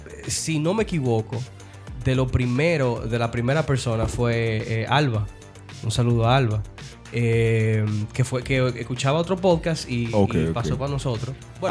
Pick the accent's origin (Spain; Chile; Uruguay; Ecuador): Chile; Santiago, Santiago Metropolitan; also born or lived in United States; Yo siempre nací aquí en Santiago, siempre he vivido aquí, viví un tiempo en Estados Unidos, estudié guión allá, me gradué de publicidad aquí.